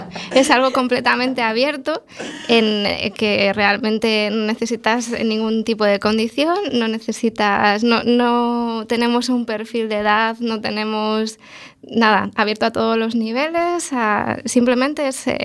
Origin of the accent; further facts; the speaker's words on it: Madrid, Community of Madrid, Spain; now in A Coruña, Spain; Sí, yo soy de Madrid, pero llevo ya 5 años en Galicia y nada.